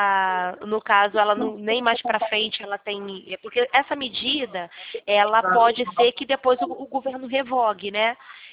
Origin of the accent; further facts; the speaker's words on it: Nova Iguaçu, Rio de Janeiro, Brazil; Eu sou de Nova Iguaçu.